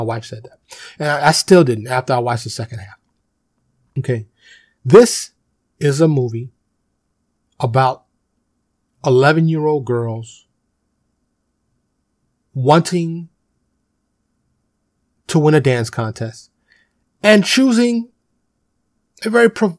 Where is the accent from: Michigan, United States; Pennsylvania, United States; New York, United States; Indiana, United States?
New York, United States; Now, growing up in New York, you had two schools, grade school, high school